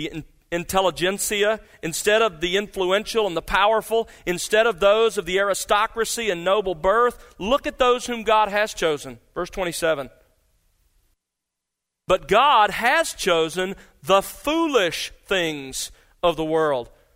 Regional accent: United States; Growing up in America, many of us were exposed to it in that way.

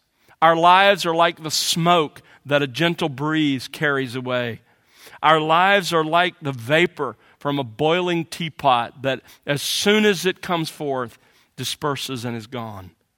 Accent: Mobile, Alabama, United States; I expected at that stage to become an attorney and to settle down in or near my hometown, Mobile, Alabama.

